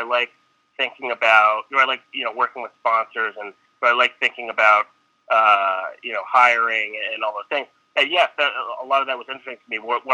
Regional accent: New Jersey, United States; I'm from New Jersey, went to school in Philadelphia, was working in Bristol, Connecticut.

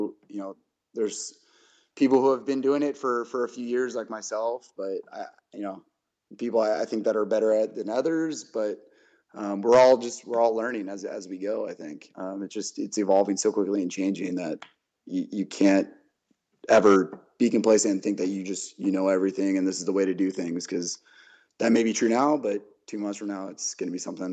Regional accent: California, United States; I know growing up in the Bay Area, the garlic fries at AT&T Park were always pretty amazing. I didn't actually go to a ton of Giants games because I grew up as an A's fan, being from the East Bay.

